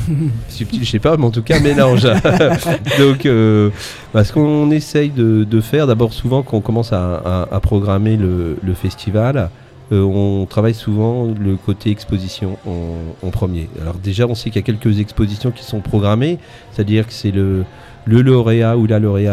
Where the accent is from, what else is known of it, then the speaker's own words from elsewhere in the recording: Pays de la Loire, France; parce que évidemment nous sommes des Ligériens